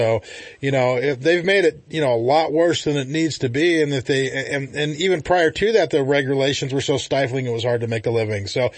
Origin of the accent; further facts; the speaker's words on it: Yreka, California, United States; I mean, I was born in Wairika and raised up there, so I know what Siskiyou County's about.